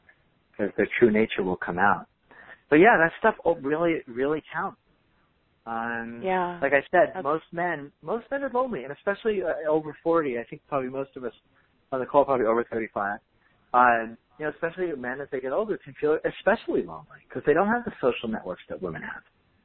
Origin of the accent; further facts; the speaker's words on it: New York, United States; I'm a very touchy guy anyway. I'm from New York and big family.